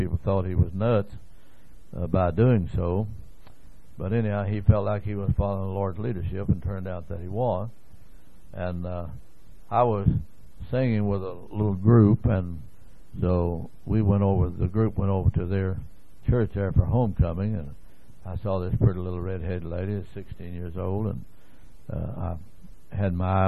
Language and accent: English; Bulger, Texas, United States; I was raised over in Gainesville, Texas, or near there, out in the country, a little place out there called Bulger, Texas. It is on the map, by the way.